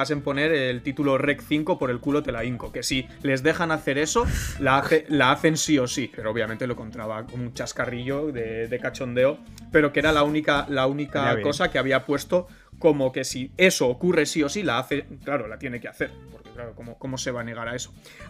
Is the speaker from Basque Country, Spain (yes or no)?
yes; Basque Country, Spain; yo como vasco me parece muy bien